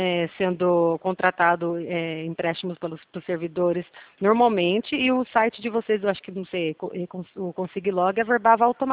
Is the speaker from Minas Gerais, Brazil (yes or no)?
no; São Roque, São Paulo, Brazil; Eu sou aqui de São Roque